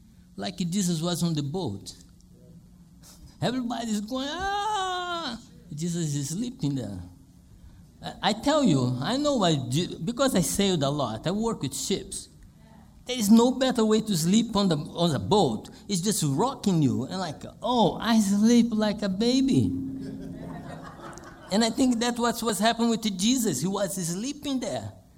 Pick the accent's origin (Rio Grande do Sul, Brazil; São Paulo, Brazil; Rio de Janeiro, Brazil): Rio de Janeiro, Brazil; English is a second language; now in Texas, United States; By the way … I'm from Texas, but I was born and raised in Rio de Janeiro.